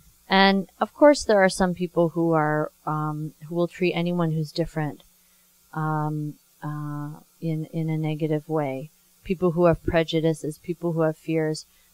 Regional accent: Canada; also born or lived in France; I grew up in Canada

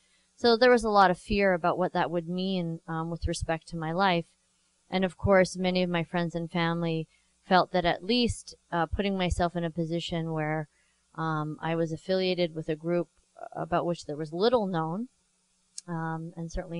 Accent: Canada; I didn't know any Muslims growing up. I grew up in Canada.

